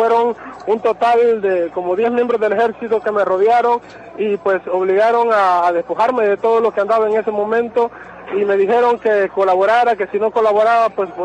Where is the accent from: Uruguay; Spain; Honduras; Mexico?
Honduras; con mi tarjeta de identidad como hondureño